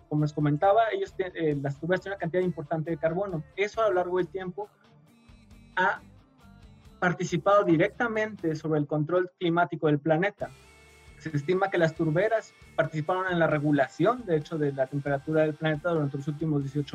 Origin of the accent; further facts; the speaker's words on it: Mexico; now in Punta Arenas, Chile; No solo soy de México, sino que soy de una zona tropical de México. Entonces el cambio de la zona tropical a la parte subantártica aquí en la región de Magallanes ha sido difícil.